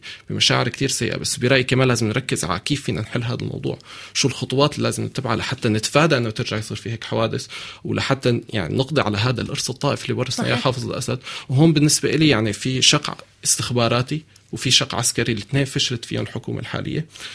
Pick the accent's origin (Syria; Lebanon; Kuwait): Syria; لكن للأسف الواضح أنه لسه في عنا شغل كتير كسوريين